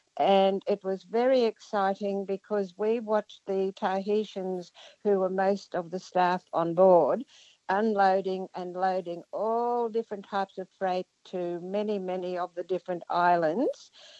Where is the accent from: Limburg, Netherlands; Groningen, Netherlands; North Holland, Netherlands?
North Holland, Netherlands; Amsterdam; now in Australia; I came from Amsterdam in 1947 and lived at Bronte Beach